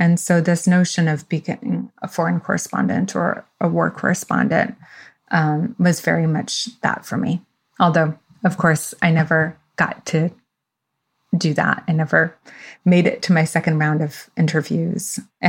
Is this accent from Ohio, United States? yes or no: no; New York City, New York, United States; born there; I was born in New York City. Both my parents are immigrants. My dad is from Tunisia, North Africa.